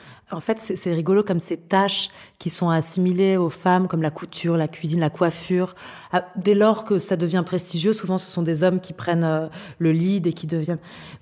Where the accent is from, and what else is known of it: France